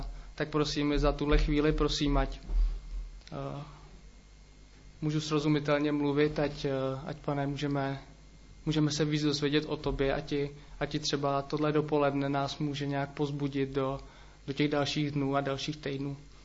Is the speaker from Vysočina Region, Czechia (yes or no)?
yes; Havlíčkův Brod, Vysočina Region, Czechia; Já pocházím z Havlíčkova Brodu, to asi všichni víte, doteďka tam žiju, ale vyrostl jsem ve věřící rodině, ale křesťanem jsem se stal, až když mi bylo 16.